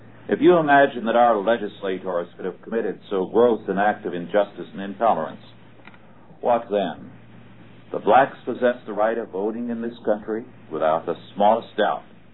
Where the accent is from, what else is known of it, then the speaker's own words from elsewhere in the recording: Kingsburg, California, United States; In my hometown of Kingsburg, California, downtown